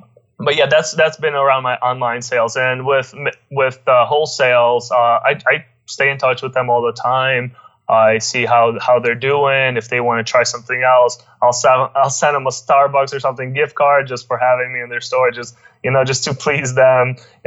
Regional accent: Ohio, United States; And I live in Ohio. I'm from Ohio.

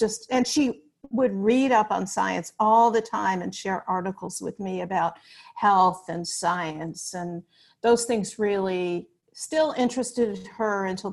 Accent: Chicago, Illinois, United States; I grew up in Chicago, and she was at the University of Chicago.

